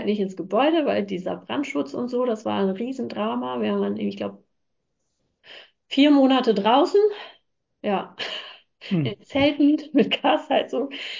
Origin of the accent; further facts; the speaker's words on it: Hamburg, Germany; Also wir sind eigentlich alle aus Hamburg, hier am Nordrand von Hamburg, so schon ländlich.